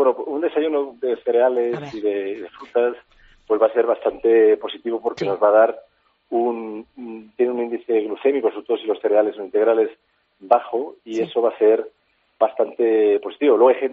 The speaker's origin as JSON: {"language": "Spanish", "country": "Spain", "said": "A mí me gusta mucho el pan, además como español, pues... No podemos, parece que no podemos estar sin pan."}